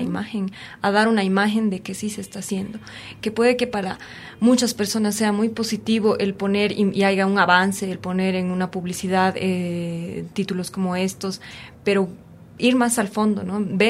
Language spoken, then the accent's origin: Spanish; Ecuador; que tenemos que tomar como sociedad, como los ecuatorianos, como sociedad en general